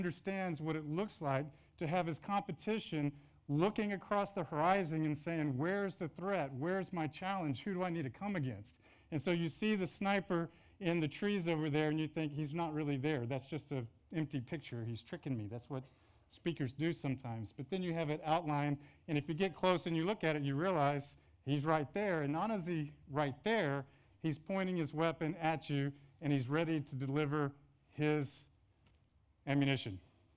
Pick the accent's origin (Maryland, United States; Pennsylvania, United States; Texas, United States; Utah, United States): Texas, United States; I'm often assumed to be just a regular Texas guy. And although I grew up in Texas, my world and my views have changed.